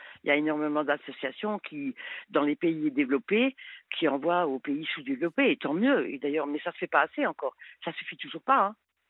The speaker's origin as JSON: {"language": "French", "country": "France", "said": "je suis française à la base quand même, pour y avoir vécu quand même une grande partie de ma vie."}